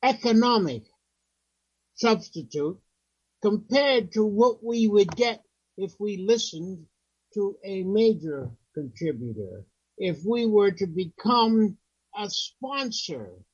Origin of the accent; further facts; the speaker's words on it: Pennsylvania, United States; I grew up working class, like people never understood. People only have a word for that. I grew up in Western Pennsylvania, small steel coal town.